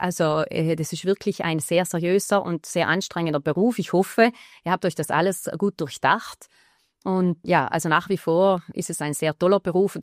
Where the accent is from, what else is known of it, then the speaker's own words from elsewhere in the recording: South Tyrol, Italy; nicht in meiner Heimatgemeinde, wo ich aufgewachsen bin und das wäre jetzt Bad Schins, sondern im Unterland in Neumarkt.